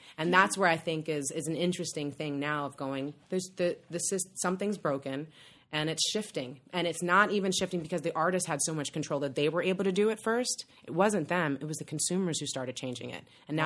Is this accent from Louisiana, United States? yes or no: no; New York, United States; I'm a New Yorker, maybe.